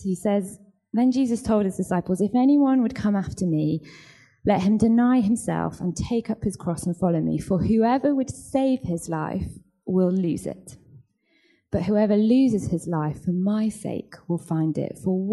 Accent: East Midlands, United Kingdom; now in London, United Kingdom; I'm not from London. I'm from, well, technically the Midlands, but you will all know it as the North, from Derbyshire.

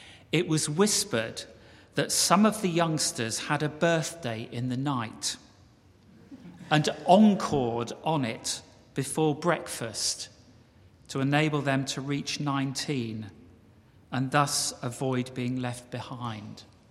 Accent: King's Lynn, East of England, United Kingdom; he served in his 60s as the mayor of King's Lynn, which is my hometown.

